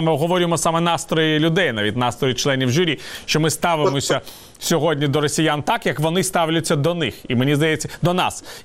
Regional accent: Kharkiv, Kharkiv Oblast, Ukraine; І скажу вам, як харків'янин, що мені здається

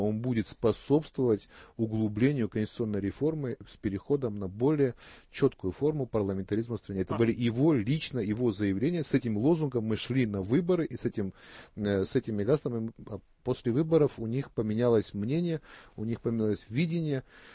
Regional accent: Georgia; Они мне напомнили, что я грузин. Я никогда не скрывал этого, не стеснялся этого.

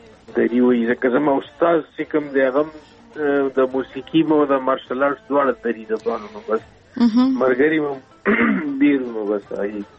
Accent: Khyber Pakhtunkhwa, Pakistan; زه د خیبر جنسي یم، افریدی یم او پاکستان کې اوسېږم.

